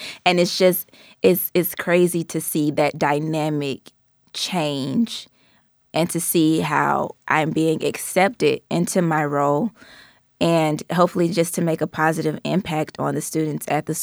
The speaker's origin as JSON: {"language": "English", "town": "Atlanta", "region": "Georgia", "country": "United States", "said": "I just assumed that, you know, I'm from Atlanta. I went to school down in Miami."}